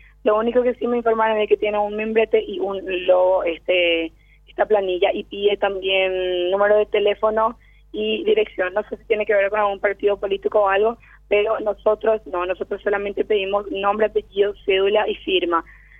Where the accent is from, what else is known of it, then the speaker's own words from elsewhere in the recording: Paraguay; nosotros somos el pueblo paraguayo